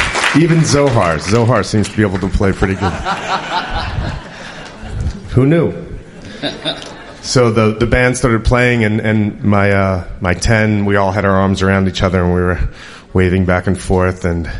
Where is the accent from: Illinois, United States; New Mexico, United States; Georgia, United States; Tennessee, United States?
New Mexico, United States; Taos; from Taos, New Mexico. This is my first Congress.